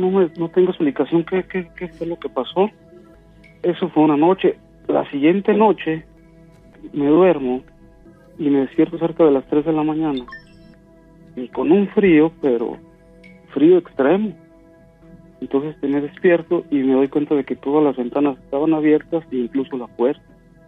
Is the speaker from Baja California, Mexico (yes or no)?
no; San Luis Potosí, Mexico; now in Kingston, United States; Ahorita estoy residiendo en Kingston, Texas, pero yo soy originario de San Luis Potosí.